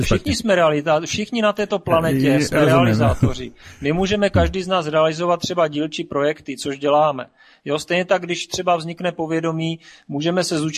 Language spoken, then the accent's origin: Czech; Brno, South Moravian Region, Czechia; tak, já jsem z Brna.